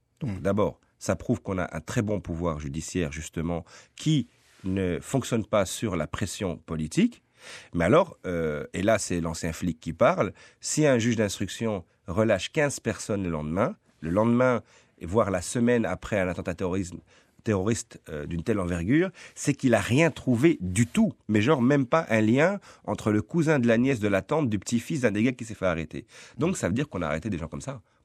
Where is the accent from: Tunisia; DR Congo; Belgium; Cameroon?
Belgium; Schaerbeek, Brussels; Et donc, moi, j'ai encore de la famille, je viens de Schaerbeek.